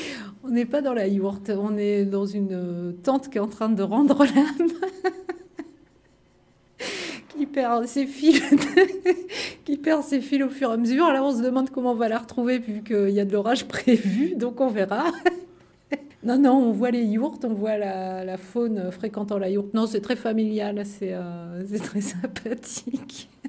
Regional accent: Île-de-France, France; on vient de région parisienne, pour moitié les Yvelines et pour moitié la Seine-Saint-Denis.

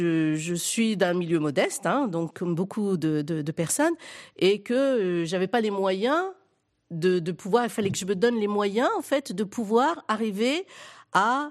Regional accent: Algeria; born there; Je suis née en fait en Algérie. Je suis née pendant la guerre en plus

